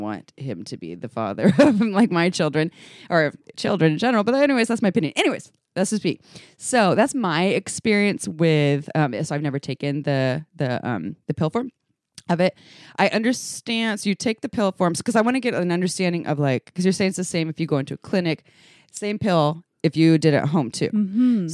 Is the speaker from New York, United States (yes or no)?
no; Santa Cruz, California, United States; I was raised in Santa Cruz